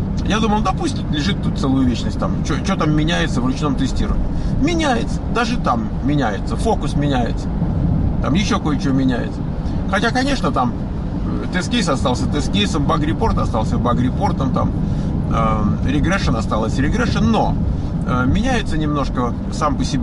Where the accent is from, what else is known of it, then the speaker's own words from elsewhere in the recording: Moscow, Russia; мы оба там из России, я из Москвы